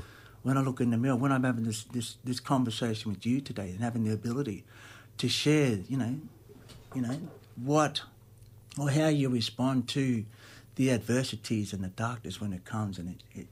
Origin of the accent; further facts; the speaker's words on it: Inala, Queensland, Australia; also born or lived in Rockhampton; Palm Island, through my mother's side, the Fisher side out there, Cherbourg, and raised in Inala, born in Rockhampton. I'm a Queenslander, Murray, Bummer, man